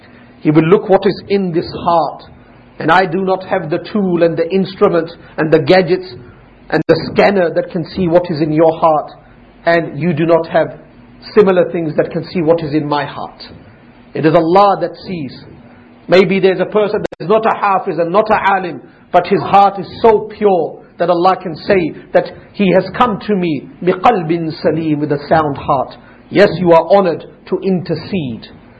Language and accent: English; Australia; We are Muslims. Yes, we are Australian, but we are Muslims.